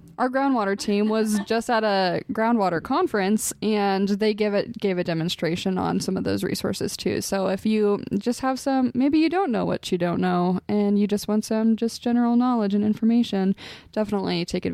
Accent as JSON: {"language": "English", "town": "Lincoln", "region": "Nebraska", "country": "United States", "said": "Well, yeah, and you know, I'm from Lincoln"}